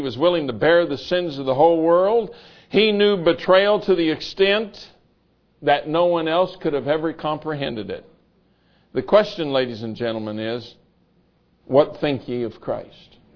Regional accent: Colorado, United States; also born or lived in Missouri / Kansas / New York / Wisconsin; And I'm a Westerner. I was raised in the West. I pastored back East for several years, but I'm a Westerner.

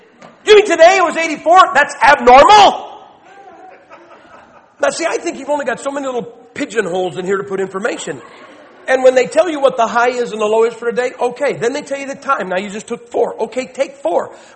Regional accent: Northern US, United States; Now, I'm a Yankee, and we had a Civil War, and here's how I explain that. I'm from the North.

